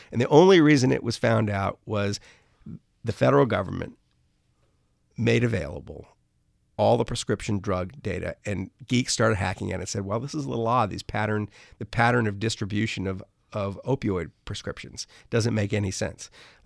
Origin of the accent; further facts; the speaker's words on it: New Orleans, Louisiana, United States; I grew up in New Orleans. So, you know, hurricanes used to, when I was a kid, like come out of nowhere